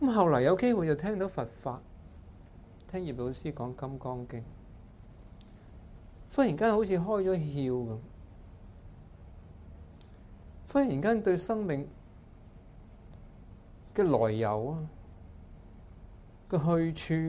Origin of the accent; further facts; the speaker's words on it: Hong Kong; 而我哋香港人同世界上好多其他人